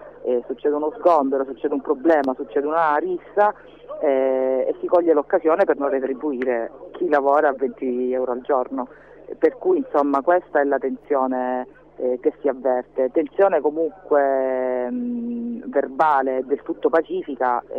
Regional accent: Calabria, Italy; lo dico in quanto calabrese

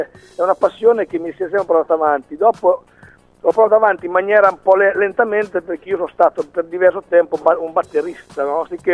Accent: Emilia-Romagna, Italy; In provincia di Arezzo, tra il confine tra Romagna e Toscana, visto che sono romagnolo

